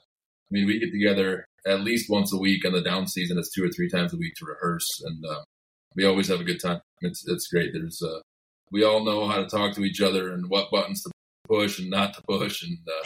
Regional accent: Port Huron, Michigan, United States; along with a really cool party we're doing here in my hometown of Port Huron. We're running out a cruise ship that goes into Lake Huron for a couple hours

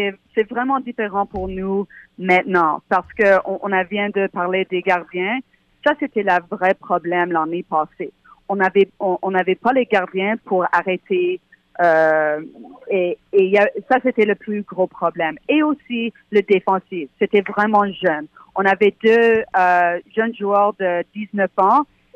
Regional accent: Montreal, Quebec, Canada; now in United States; Oui, je viens de Montréal. Oui, c'est ça, toute ma famille est encore à Montréal. Je viens pour les étés, je suis à Montréal tout le temps. Alors oui, c'est ma maison. Même si je suis ici à New Jersey, ça fait 7 ans maintenant

